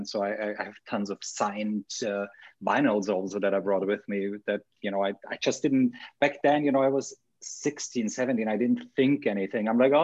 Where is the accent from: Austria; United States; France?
Austria; English is a second language; I was big on Broadway also growing up in Austria. You know, it's, you know, that was the time musicals came to Austria.